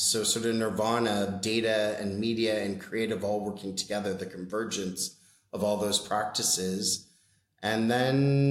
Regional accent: La Paz, Bolivia; also born or lived in Brazil / Canada; I grew up in South America. I grew up in Brazil and Bolivia. La Paz, Bolivia specifically is where I finished my high school. And Canadian originally.

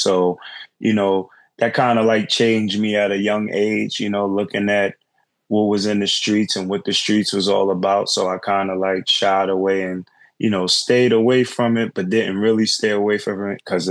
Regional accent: New York City, New York, United States; I grew up in Harlem, New York City. I have two brothers.

